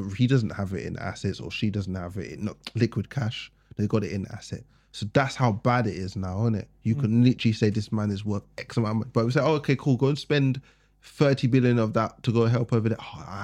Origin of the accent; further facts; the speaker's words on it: England, United Kingdom; What are we talking about? I'm English.